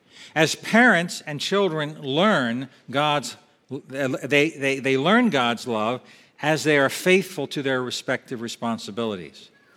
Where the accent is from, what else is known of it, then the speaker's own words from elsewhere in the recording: Eastport, United States; I grew up in Eastport. I'm not crazy about being on the water, all right?